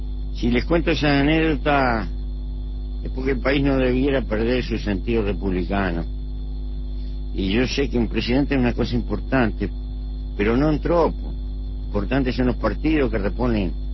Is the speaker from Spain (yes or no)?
no; Paso de la Arena, Montevideo, Uruguay; Siempre voto por esta zona. Aunque soy del Paso de la Arena.